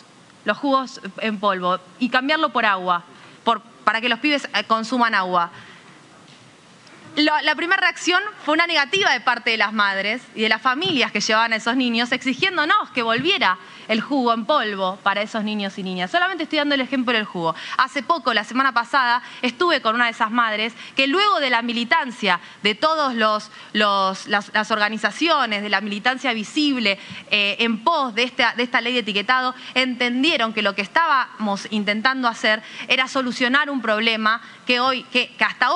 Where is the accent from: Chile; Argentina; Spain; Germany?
Argentina; Lomas de Zamora, Buenos Aires Province; Nosotros en Lomas de Zamora, el distrito de donde vengo